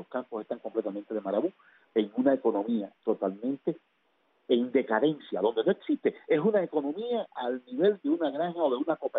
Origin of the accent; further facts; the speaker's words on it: Villa Clara, Cuba; porque yo precisamente soy de esa provincia, yo soy de Villa Clara, de la Villa.